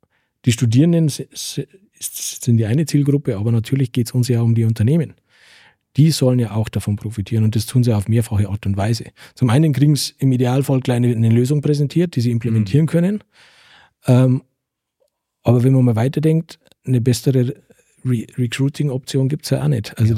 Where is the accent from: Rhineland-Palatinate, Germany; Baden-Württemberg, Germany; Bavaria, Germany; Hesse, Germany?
Bavaria, Germany; Passau; Ich bin nicht aus Deggendorf, aber ich bin aus Passau.